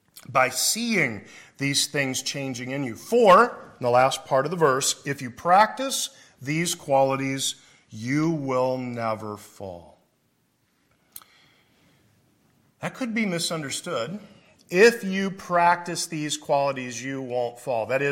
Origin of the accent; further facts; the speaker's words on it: Iowa, United States; I grew up in Iowa, so we didn't have any 5A anywhere in the state. 4A is as high as it gets in Iowa.